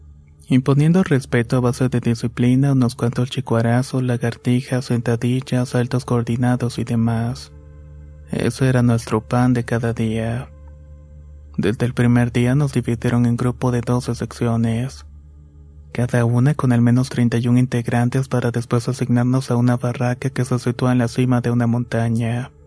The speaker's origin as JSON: {"language": "Spanish", "region": "Mexico City", "country": "Mexico", "lives_now": "Michoacán, Mexico", "said": "Soy originario de la Ciudad de México y actualmente me encuentro trabajando en la región de Michoacán."}